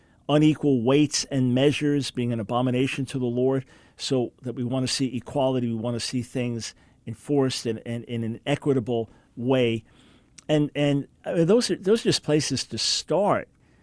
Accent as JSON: {"language": "English", "country": "United States", "said": "Then fourthly, as a white. And fifthly, as an American."}